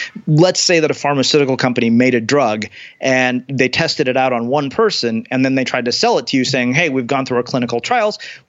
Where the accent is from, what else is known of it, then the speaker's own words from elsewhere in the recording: India; I'm Indian, so this is something we've been encouraged to do since we were kids.